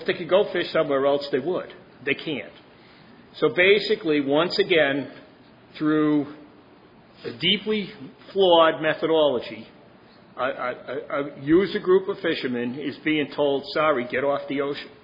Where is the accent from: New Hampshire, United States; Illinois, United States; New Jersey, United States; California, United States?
New Hampshire, United States; Seabrook; I'm from Seabrook Hampton.